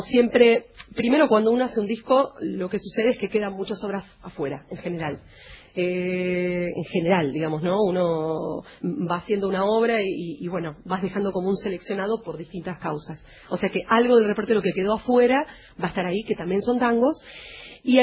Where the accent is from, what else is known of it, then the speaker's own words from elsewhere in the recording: Buenos Aires, Argentina; also born or lived in Bariloche; vivo en Buenos Aires, soy de Buenos Aires.